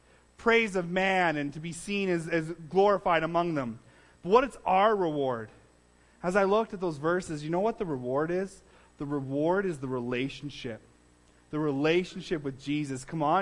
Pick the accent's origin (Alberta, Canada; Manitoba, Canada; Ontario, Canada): Alberta, Canada; Drumheller; So the Hoodoos, we're from Drumheller